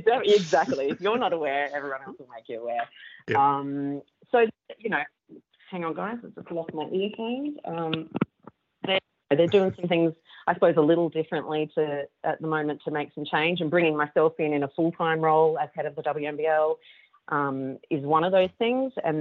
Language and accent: English; Queanbeyan, New South Wales, Australia; Born and bred in Queanbeyan, just outside of Canberra.